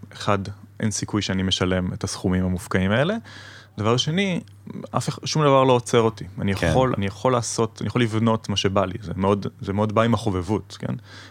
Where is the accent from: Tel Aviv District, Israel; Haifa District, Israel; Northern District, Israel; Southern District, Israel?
Tel Aviv District, Israel; Tel Aviv; באוטובוס, אין לי הרכב, אני תל אביבי.